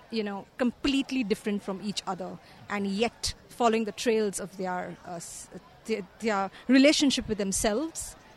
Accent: India; and I come from India.

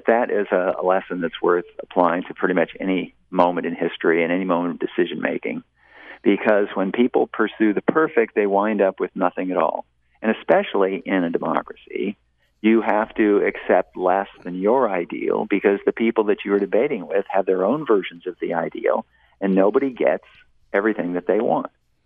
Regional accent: Portland, Oregon, United States; I grew up in Portland, Oregon, and my grandparents had a house in the Mount Hood National Forest, about 45 miles outside of Portland, and I would spend summers there.

